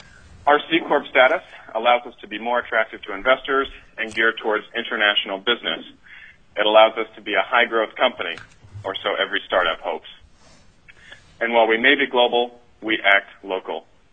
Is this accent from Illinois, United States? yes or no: no; Anchorage, Alaska, United States; I'm a 19-year-old entrepreneur born and raised in Anchorage, Alaska.